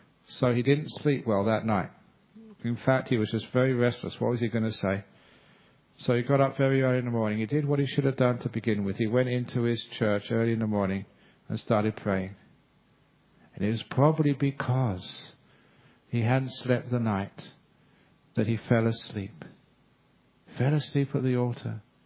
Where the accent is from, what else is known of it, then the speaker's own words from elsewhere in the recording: London, United Kingdom; I remember when I used to be a young man growing up in London, you weren't allowed to ask questions in a church.